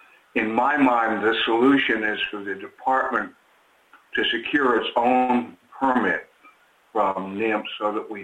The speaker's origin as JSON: {"language": "English", "town": "Tacoma", "region": "Washington", "country": "United States", "said": "I'm from Tacoma, Washington."}